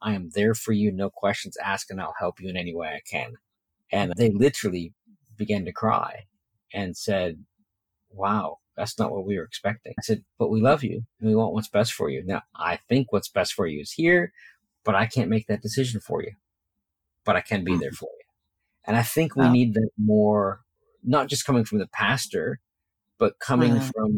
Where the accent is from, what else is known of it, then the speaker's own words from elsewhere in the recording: Boston, Massachusetts, United States; I moved from Boston, went to Bible college in Tennessee, and I used to go around going, why is everyone so nice?